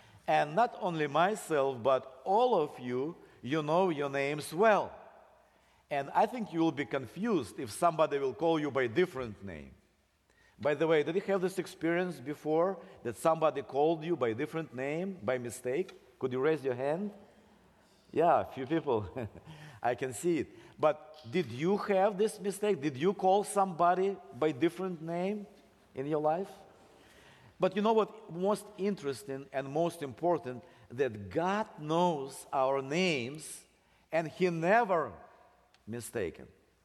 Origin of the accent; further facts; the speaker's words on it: Ukraine; English is a second language; now in United States; We came from Ukraine. Ukraine is a big country, about the size of Texas.